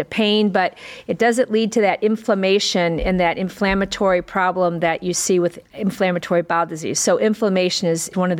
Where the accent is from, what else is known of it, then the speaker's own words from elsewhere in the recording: Fremont, Ohio, United States; So I'm from Fremont, Ohio, which is 2 hours west of Cleveland.